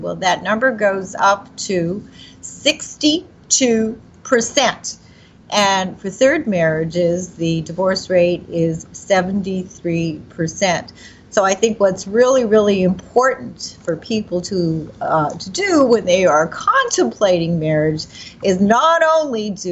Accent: Canada; also born or lived in Montreal; when I was living in Montreal, and of course you know that I am Canadian and I have dual citizenship

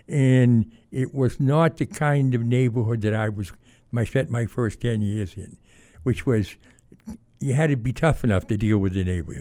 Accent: Quincy, Massachusetts, United States; Well, the first 10 years, Quincy, Massachusetts.

